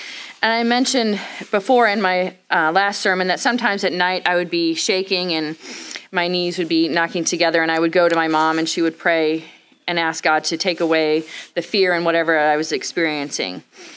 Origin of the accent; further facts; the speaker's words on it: Canton, Ohio, United States; I grew up in Canton, Ohio, in Northeast Ohio with my parents and five siblings, two older and three younger.